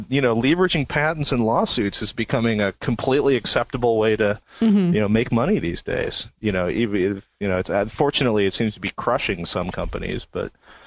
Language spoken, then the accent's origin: English; East Coast, United States; Yeah, I grew up on the East Coast, too.